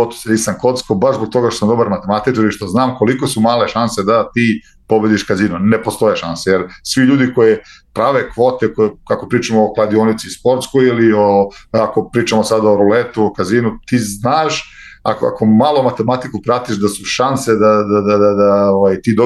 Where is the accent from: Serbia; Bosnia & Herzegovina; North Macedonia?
Serbia; moved away; jer kod nas u Srbiji kad hoćeš nešto da vratiš